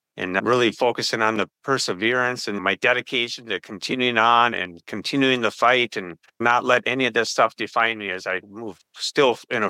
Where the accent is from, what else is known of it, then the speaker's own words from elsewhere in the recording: Rochester, Minnesota, United States; I'm from Rochester, Minnesota.